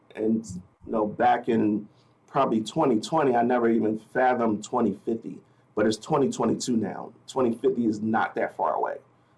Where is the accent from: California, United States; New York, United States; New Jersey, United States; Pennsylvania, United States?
Pennsylvania, United States; Philadelphia; the fact that I was from Philadelphia was a plus, and I was familiar with those communities where we had schools at.